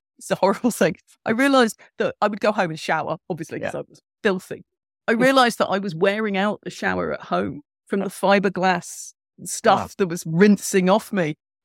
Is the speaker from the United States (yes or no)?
no; Ireland; I feel like I'm Irish, so I'm very pale the rest of the time